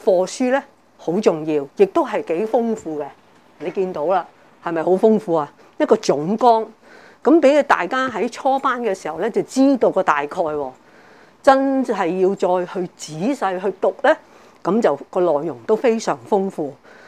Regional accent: China; 我們中國人呢都有這些這樣的德行

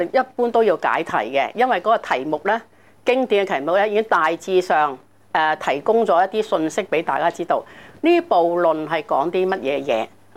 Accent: China; 我哋中國人

